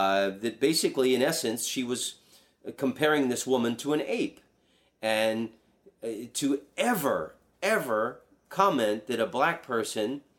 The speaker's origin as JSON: {"language": "English", "town": "Washington", "region": "District of Columbia", "country": "United States", "tie": "born there", "said": "I'm a Washington Redskins fan because I was born in Washington, D.C."}